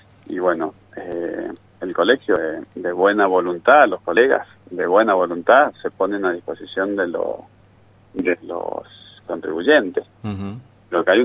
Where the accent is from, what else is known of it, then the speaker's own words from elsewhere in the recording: Lavalle, Mendoza, Argentina; yo soy de La Valle, en La Valle ha pasado